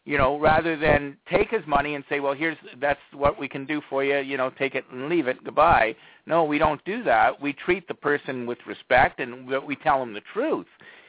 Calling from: Canada; I'm calling from Canada.

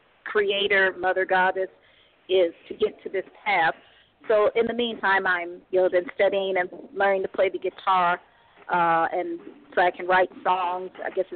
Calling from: Cleveland, Ohio, United States; I'm calling from Cleveland, Ohio.

